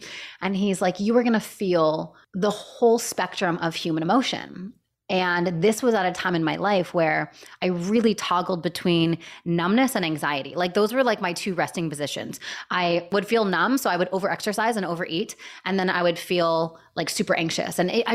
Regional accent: Canada; I was living in Canada at the time. I'm Canadian.

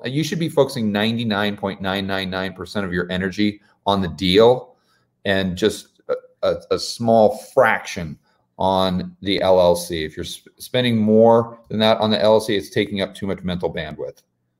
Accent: United States; I understand there's nice places in the U.S. and I'm from the United States, so obviously I'm pro-America

